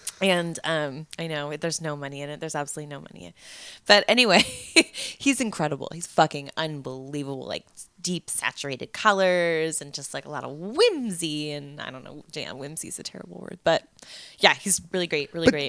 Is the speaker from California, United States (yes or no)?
yes; Napa, California, United States; In Napa. I'm from originally born and raised in Napa.